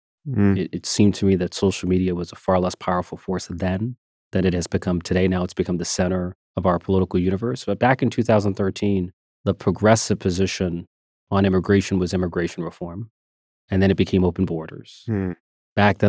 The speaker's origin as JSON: {"language": "English", "town": "Bronx", "region": "New York", "country": "United States", "tie": "born or raised there", "said": "I was born and raised in the Bronx, spent all of my childhood in poverty. I was raised by a single mother who had to raise three of us on minimum wage"}